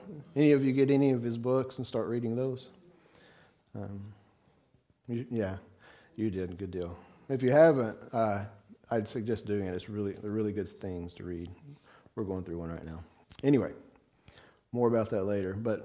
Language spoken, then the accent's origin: English; the South, United States; I'm from the South. Did I say that right?